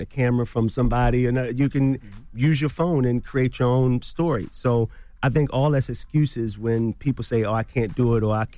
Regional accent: Baltimore, Maryland, United States; And everybody knows my story, but I'm from Baltimore.

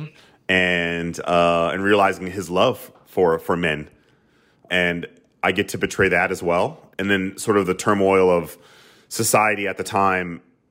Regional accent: the South, United States; I grew up in the South, where there are a lot of LGBTQ+ people around me growing up even

